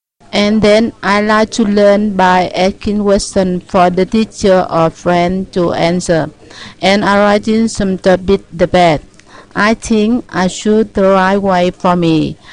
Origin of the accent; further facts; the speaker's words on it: Vietnam; English is a second language; now in United States; I'm from Vietnam. I came to the USA as the in the 2006.